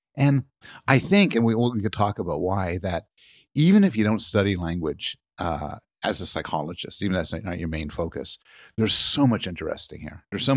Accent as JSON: {"language": "English", "region": "Quebec", "country": "Canada", "tie": "born or raised there", "said": "I was raised in Quebec, mostly French-speaking province, and my French is terrible. I grew up in kind of a Jewish-Greek neighborhood where my friends didn't speak French."}